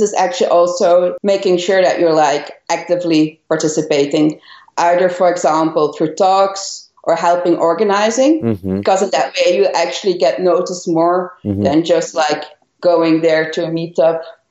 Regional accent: Belgium; now in Canada; Because when I moved over from Belgium, I didn't know anyone here.

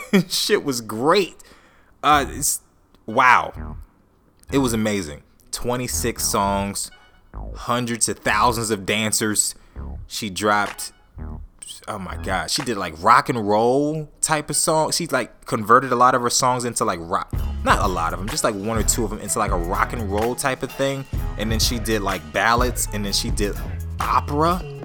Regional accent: Atlanta, Georgia, United States; also born or lived in Bronx; I grew up in the South. Well, I'll say this. I was born in New York. I was born in the Bronx. But I went to middle school, high school in Atlanta, Georgia.

